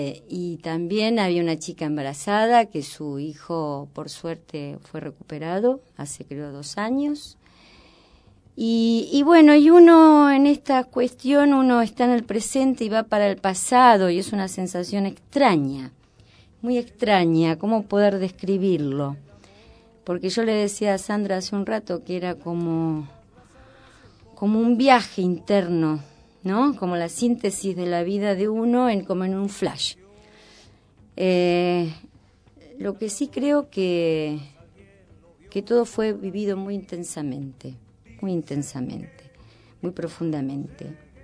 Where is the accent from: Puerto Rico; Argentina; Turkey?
Argentina; La Plata, Buenos Aires Province; born there; yo soy nacida en La Plata, un lugar que en la década del 70 tuvo como, fue muy nombrado.